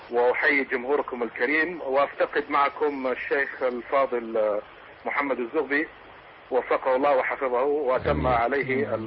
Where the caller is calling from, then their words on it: Hejaz, Saudi Arabia; يا أخي إحنا في بلاد الحرمين وأنا أحدثك من الحجاز